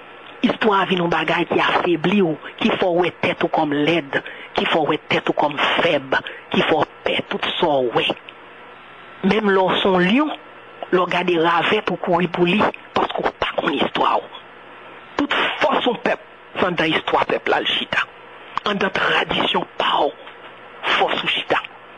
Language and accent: French; Haiti; pile on est haïtien pis mal passé 1791.